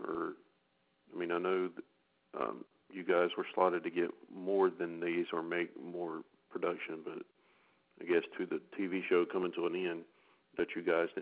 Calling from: East Coast, United States; I'm on the East Coast, so you're an hour behind me.

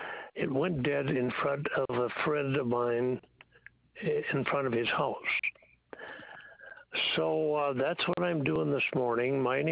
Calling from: Dubuque, Iowa, United States; I'm calling from Dubuque, Iowa.

